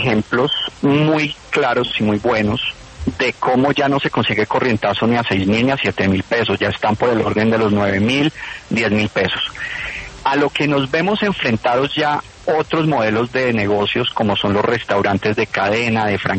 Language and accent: Spanish; Colombia; como colombianos no debemos ocultarla.